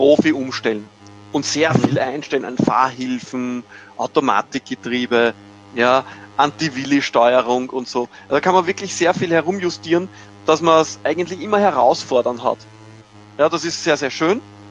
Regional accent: Austria

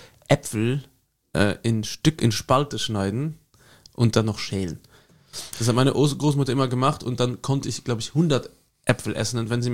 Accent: Luxembourg; Nee, bei uns war in Luxemburg Classic, was machst du, wenn du fertig bist mit der Matura, gehst ins Casino.

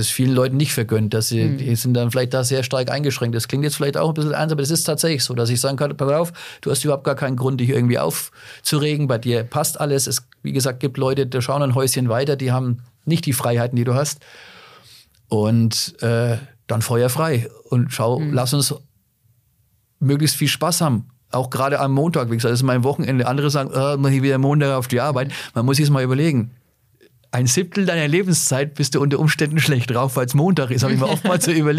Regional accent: Bavaria, Germany; accent: Franconian; Und da reduziere ich einfach mal ein bisschen meinen Dialekt, fahre das ein bisschen zurück und nehme natürlich Themen, die womit sich jeder identifizieren kann und jetzt keine typisch fränkischen Sachen

